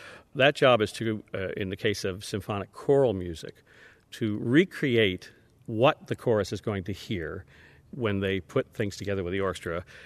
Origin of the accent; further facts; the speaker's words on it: Philadelphia, Pennsylvania, United States; Yeah, I grew up in Philadelphia. I went to the Philadelphia Musical Academy, then to the University of the Arts, spent a summer or two in Europe studying early music